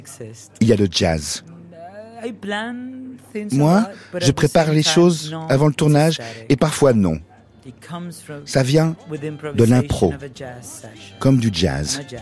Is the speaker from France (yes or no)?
no; Dominican Republic; Vous savez, moi je viens de République Dominicaine, tout le monde parle tout le temps. C'est là que j'ai commencé à penser le monde.